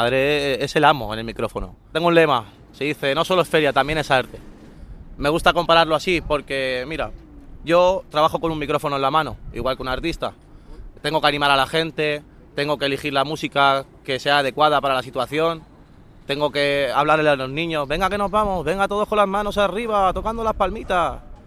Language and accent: Spanish; Catalonia, Spain; yo soy gitano, español y catalán.